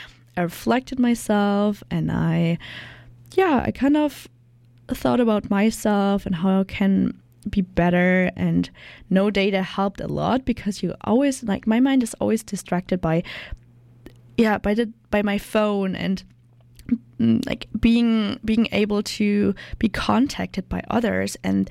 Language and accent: English; Germany; English is a second language; I'm from Germany, so I'm currently living at a host family right now.